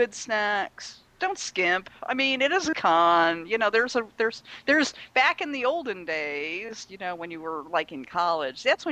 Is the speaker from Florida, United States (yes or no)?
yes; Florida, United States; Well, I'm from Florida. It's De Leon.